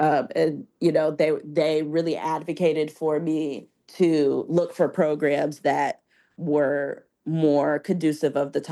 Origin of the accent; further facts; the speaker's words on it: Nashville, Tennessee, United States; also born or lived in Louisville; so I'm from Nashville, Tennessee. A lot of people don't know that I'm from the South. I was born in Louisville, Kentucky originally. So I've spent most of my youth in the South.